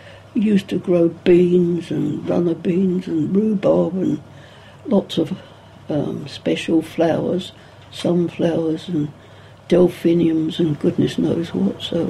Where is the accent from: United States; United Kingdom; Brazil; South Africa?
United Kingdom; London; born there; By Whitechapel and Hackney on the other side. And, well, it was a very busy East working class area.